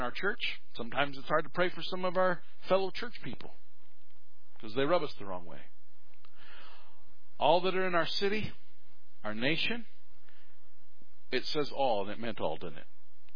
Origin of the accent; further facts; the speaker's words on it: United States; And I don't think it's wrong, as an American, to be critical and to criticize